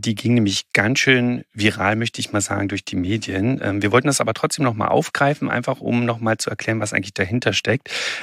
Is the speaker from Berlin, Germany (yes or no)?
yes; Berlin, Germany; Ich komme ja auch aus Berlin.